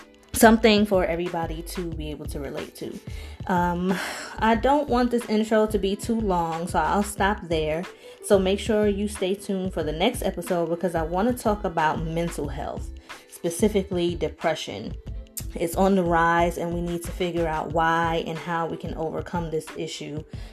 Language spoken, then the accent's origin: English; Bronx, New York, United States; like you heard in the intro. And yes, it is my real name. My father named me. I am from the Bronx.